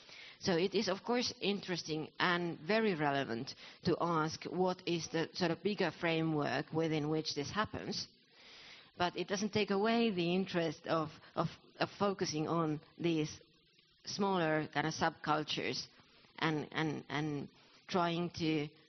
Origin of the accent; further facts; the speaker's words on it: Finland; English is a second language; So we're both from Finland and we know each other